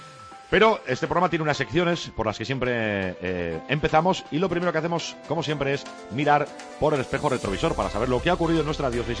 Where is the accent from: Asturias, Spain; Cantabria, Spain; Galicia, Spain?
Cantabria, Spain; Reinosa; También en mi pueblo, en Reynosa